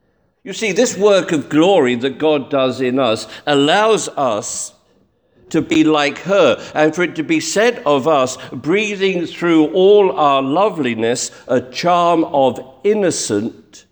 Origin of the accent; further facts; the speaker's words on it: United Kingdom; Well, you knew I would eventually, being British.